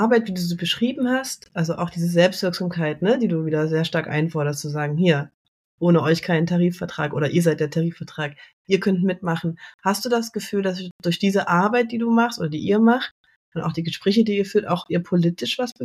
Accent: East Germany, Germany; Und merke jetzt aber auch, dass es auch was Schönes sein kann, sich als Ossi zu fühlen.

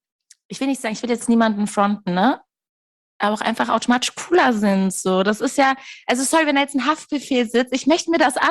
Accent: Castrop-Rauxel, North Rhine-Westphalia, Germany; Ich komme wirklich aus Castrop-Rauxel.

